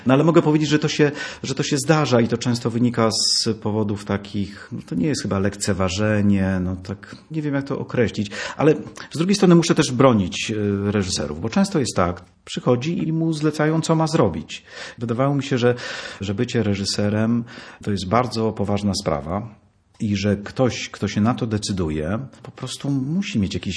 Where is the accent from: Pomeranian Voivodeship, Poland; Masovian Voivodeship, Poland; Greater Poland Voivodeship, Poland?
Pomeranian Voivodeship, Poland; Gdańsk; Danka była z Katowic, ja z Gdańska, a spotkaliśmy się w Warszawie.